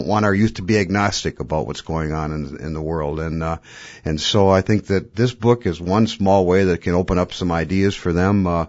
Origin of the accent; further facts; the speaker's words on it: Green Bay, Wisconsin, United States; as growing up in Green Bay and watching the big trucks roll down the street spraying an emulsion with DDT 50 feet up in the air